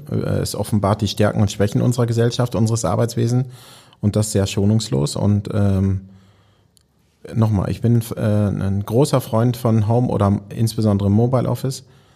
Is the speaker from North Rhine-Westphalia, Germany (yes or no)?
yes; Haldern, North Rhine-Westphalia, Germany; now in Hamburg, Germany; Also das ist einfach meine Heimat. Ich bin zu Hause jetzt in Hamburg aber Haldern am See ist meine Heimat und das Ruhrgebiet und oder Ecke der Grenze zum Münsterland.